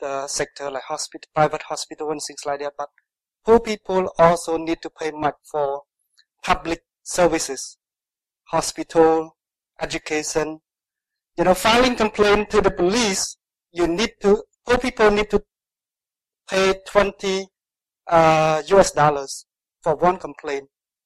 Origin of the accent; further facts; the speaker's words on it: Cambodia; English is a second language; But why not from Southeast Asia, Cambodia?